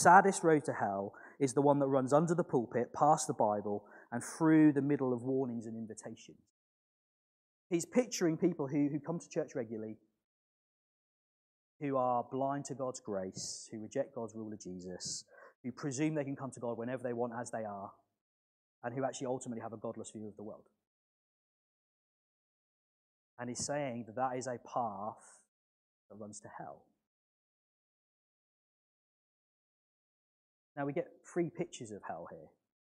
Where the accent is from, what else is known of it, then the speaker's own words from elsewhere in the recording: Lowestoft, East of England, United Kingdom; ended up living in Lowestoft, my hometown, just a few roads away from me